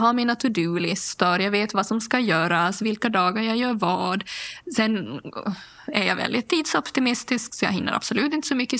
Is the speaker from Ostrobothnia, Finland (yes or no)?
yes; Pedersöre, Ostrobothnia, Finland; Alltså jag är ju bondflickan från Pedersöre som...